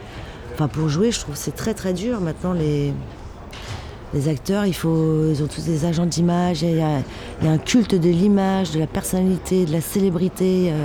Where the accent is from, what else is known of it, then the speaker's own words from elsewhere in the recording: Indonesia; de mon enfance en Indonésie